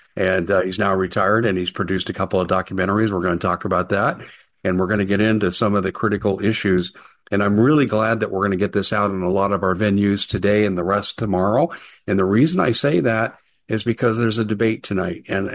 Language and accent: English; Aurora, Colorado, United States; I grew up in Aurora, Colorado, JJ.